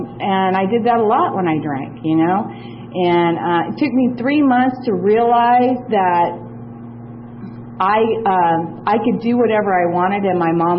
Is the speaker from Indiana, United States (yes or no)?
yes; Evansville, Indiana, United States; I'm originally from Evansville, by God, Indiana, and I call it by God because everything back there is by God, you know.